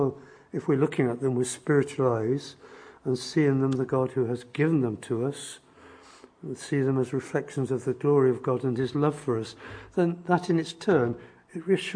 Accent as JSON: {"language": "English", "town": "Southam", "region": "West Midlands", "country": "United Kingdom", "tie": "born or raised there", "said": "But I still remember the skies as I saw them in the Midlands, in my hometown of Southam, when I was a student"}